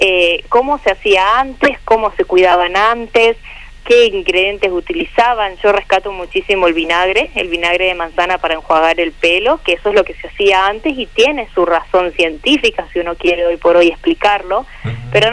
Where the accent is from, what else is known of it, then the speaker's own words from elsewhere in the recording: Valle María, Entre Ríos, Argentina; pues yo en realidad soy de Valle María